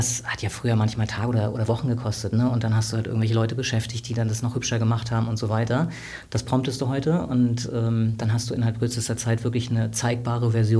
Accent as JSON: {"language": "German", "region": "East Germany", "country": "Germany", "tie": "born there", "said": "ich bin im Osten geboren, mit 14 war die Wende"}